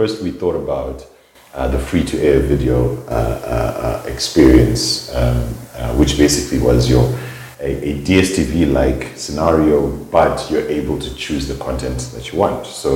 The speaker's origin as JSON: {"language": "English", "country": "Zimbabwe", "also_born_or_lived": "South Africa", "said": "I'm from Zimbabwe, right? And had been living in South Africa for quite a bit."}